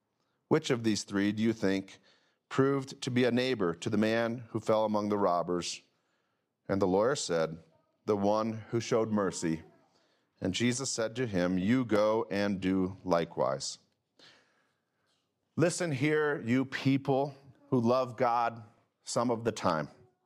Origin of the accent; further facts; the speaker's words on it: Indiana, United States; growing up in Northeast Indiana.